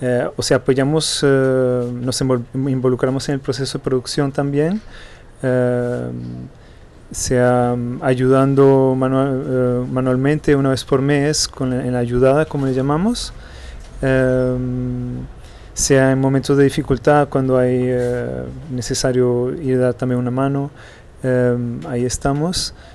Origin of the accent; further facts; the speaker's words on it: Almada, Setúbal, Portugal; Spanish is a second language; soy de Almada, vivo en Almada, adelante de Lisboa.